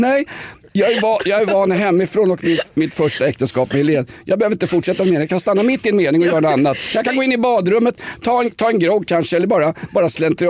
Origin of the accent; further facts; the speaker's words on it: Vällingby, Stockholm County, Sweden; När jag växte upp i Vällingby så hade vi en pinnstol med tre ben på balkongen.